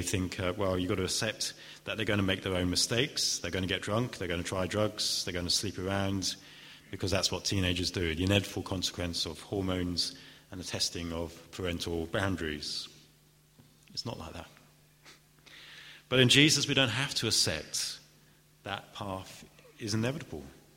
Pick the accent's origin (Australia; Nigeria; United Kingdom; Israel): United Kingdom; England; I don't know if we want to go that far. We're English, after all.